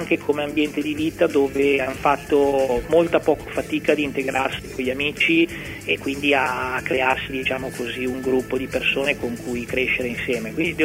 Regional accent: Monza, Lombardy, Italy; born there; io sono nato a Monza, però papà siciliano e la mamma monzese, quindi diciamo una mescla, come dicono qua.

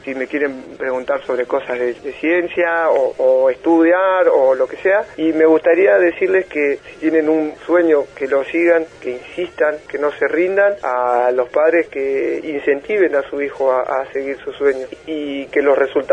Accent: Trelew, Chubut, Argentina; yo me creí acá en Trelew, cuando era chico no teníamos tele

